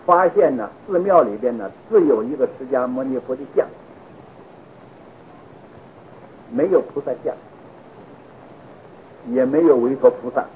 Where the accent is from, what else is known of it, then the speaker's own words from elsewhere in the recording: China; 但是很可惜，我们中国人呢，中国的和尚盖了庙死了为止，没有继承的